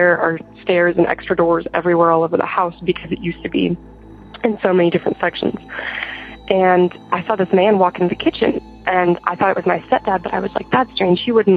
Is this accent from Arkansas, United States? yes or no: yes; Arkansas, United States; I'm from Arkansas, and I am 17 years old